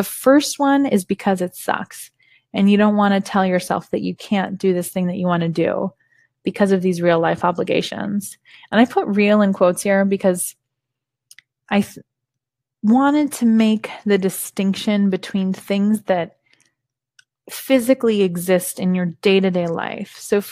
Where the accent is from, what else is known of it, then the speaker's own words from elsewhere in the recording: California, United States; I grew up in Silicon Valley. And when I was young, both my parents worked in computers.